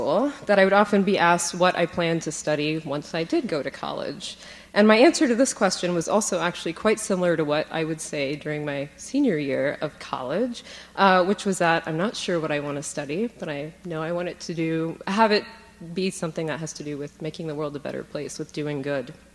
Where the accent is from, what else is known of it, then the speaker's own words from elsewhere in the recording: Germany; moved away as an adult; now in United States; I spent the first 18 years of my life growing up in Germany, where my dad was stationed with the US military and where my mom was from, and raised in the Catholic tradition.